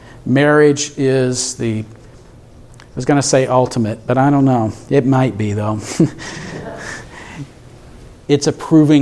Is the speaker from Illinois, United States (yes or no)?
yes; Peoria, Illinois, United States; I'm originally from Peoria, downstate.